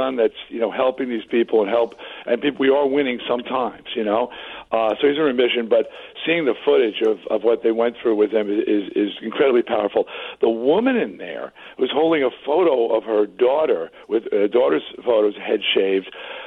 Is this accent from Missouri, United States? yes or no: no; Long Island, New York, United States; We're both from Long Island.